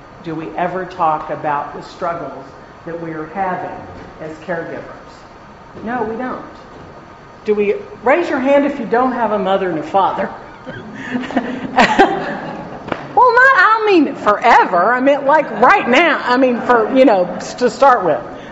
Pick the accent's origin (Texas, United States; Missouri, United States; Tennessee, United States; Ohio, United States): Texas, United States; Dallas; I was raised here in Dallas at the corner of Lover's Lane and Hillcrest. I went to Highland Park High School and then on to college and university here in Texas.